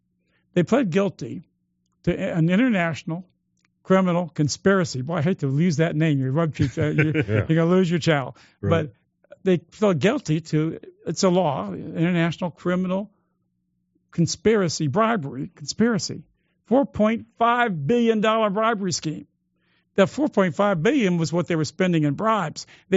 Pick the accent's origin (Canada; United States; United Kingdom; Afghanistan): United States; The middle class, when I grew up in America, I'm way older than you young guys, and when I grew up in America